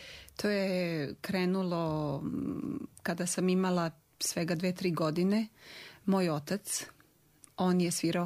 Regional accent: Gerzovo, Republika Srpska, Bosnia & Herzegovina; ja sam rasla u Gerzovu, to je selo, nadomak Mrkonjića, i gotovo 15 godina nisam imala mogućnost da se školujem.

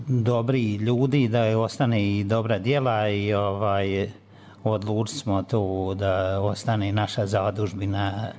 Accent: Donja Lupljanica, Republika Srpska, Bosnia & Herzegovina; moved away; also born or lived in Germany; Ja sam iz Lupljance, Donje, ali u Dervent, od kad sam otišao u Njemačku, izradili smo familijarnu kuću

